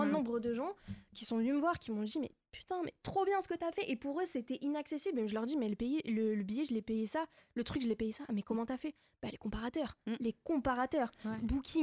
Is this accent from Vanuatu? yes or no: no; Algeria; moi, je suis algérienne, donc voilà, je défends mon pays.